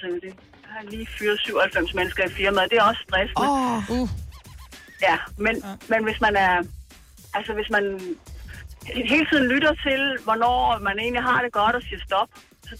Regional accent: Værløse, Capital Region of Denmark, Denmark; Jeg er fra Værløseområdet.

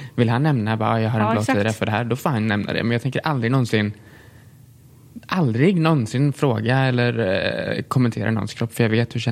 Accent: Tranås, Jönköping County, Sweden; Jag är uppväxt i Tranås

